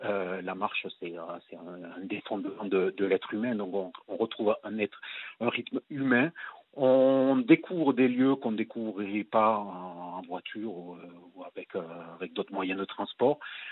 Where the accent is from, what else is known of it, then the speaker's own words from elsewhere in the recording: Saint-Gaudens, Occitanie, France; now in Toulouse, France; moi, je suis de Saint-Gaudens, j'habite Toulouse